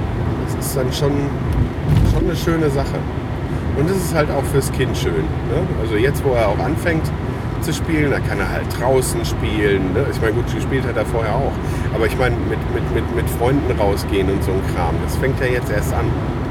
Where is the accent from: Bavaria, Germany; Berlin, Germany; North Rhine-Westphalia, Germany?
North Rhine-Westphalia, Germany; Es gibt super schöne Natur auch bei uns im Sauerland